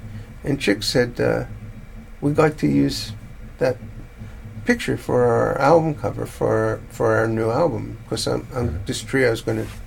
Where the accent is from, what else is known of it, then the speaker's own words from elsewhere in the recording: Bronx, New York, United States; born there; also born or lived in New Jersey; I was born in the Bronx. I moved to New Jersey.